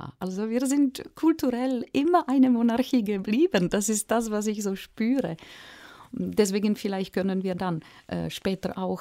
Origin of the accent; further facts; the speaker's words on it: Czechia; now in Switzerland; natürlich bin ich Tschechin mit mährischen Wurzeln, in der Schweiz schon länger lebend als in meiner Ursprungsheimat.